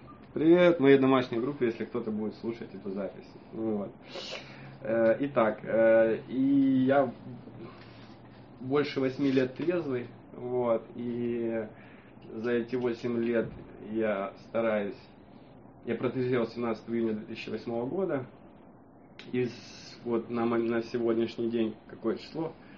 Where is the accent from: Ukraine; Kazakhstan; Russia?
Ukraine; я с Украины, где еще камень в огород, да, как бы.